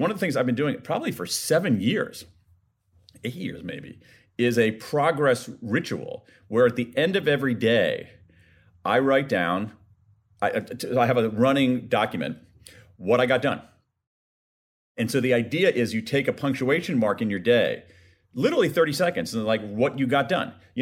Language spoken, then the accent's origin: English; Ohio, United States; And as they say in my home state of Ohio, that's a hard egg to unscramble, man.